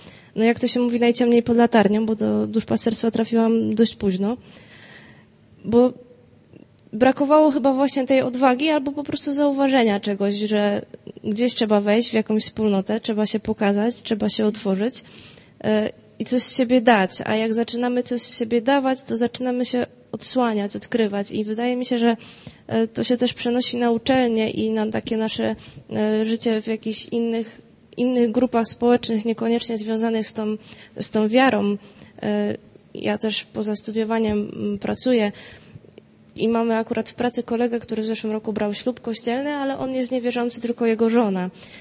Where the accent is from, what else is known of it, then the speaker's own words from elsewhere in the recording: Poznań, Greater Poland Voivodeship, Poland; Ja jestem akurat z Poznania, a tu takiego głosu się nie pojawiło.